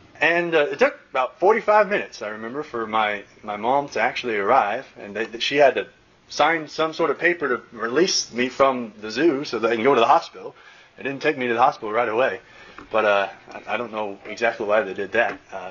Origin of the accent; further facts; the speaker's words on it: Indianapolis, Indiana, United States; I grew up in Indianapolis, or Indiana, really.